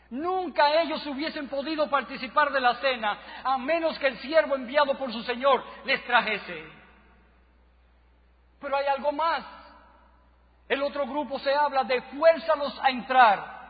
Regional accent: Nagua, María Trinidad Sánchez, Dominican Republic; Puedo recordar, aún cuando pequeño, viviendo en mi pueblo natal, en Nagua

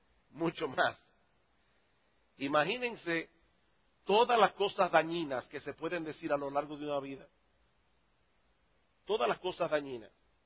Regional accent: Dominican Republic; Yo le dije, sí, yo soy dominicano, ¿y cómo tú lo sabes?

